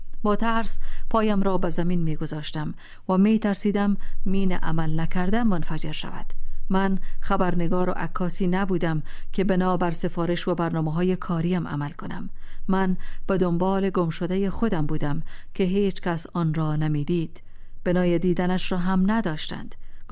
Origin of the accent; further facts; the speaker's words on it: Kabul, Afghanistan; با شوق بسیار راهی زادگاهم کابل شدم. کابل زیبای کودکی‌هایم به مخروبه ترسناکی تبدیل شده بود